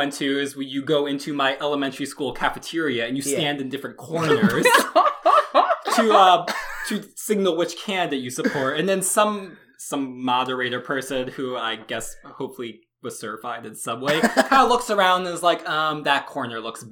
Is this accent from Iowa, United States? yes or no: yes; Iowa, United States; I'm originally from Iowa.